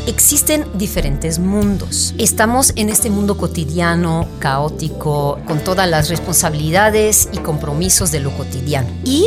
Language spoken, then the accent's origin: Spanish; Brussels, Brussels-Capital Region, Belgium; also born or lived in Italy; now in Mexico; Yo soy de Italia, pero yo crecí en Bélgica, en Bruselas, y ahora llevo 20 años en México.